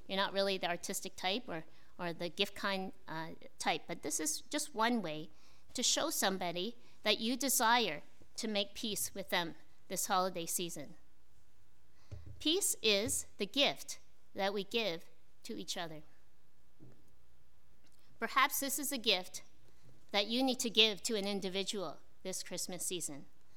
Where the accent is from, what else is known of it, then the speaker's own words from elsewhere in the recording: Waterloo, Ontario, Canada; I grew up in Waterloo, which is like a little small town, right? So not too many people.